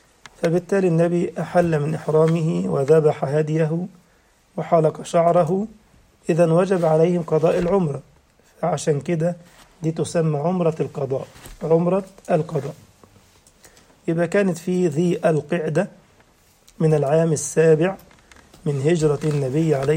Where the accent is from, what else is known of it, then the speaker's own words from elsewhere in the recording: Egypt; وكذلك كان كسوة الكعبة بتيجي من عندنا من مصر، الملابس والطعام كان بيجي من مصر، وحتى اليوم موجودة التكية عندنا في مصر.